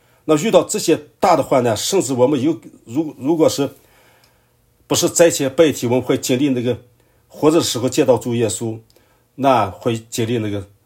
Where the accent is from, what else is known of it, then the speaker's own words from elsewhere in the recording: China; 我们小时候在大陆学课